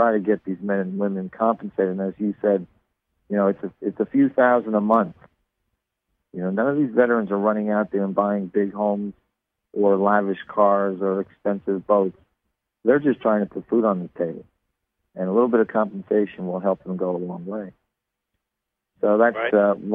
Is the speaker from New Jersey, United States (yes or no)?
yes; New Jersey, United States; You know, I grew up in the New Jersey area. We always call that cancer capital because of all the oil refineries.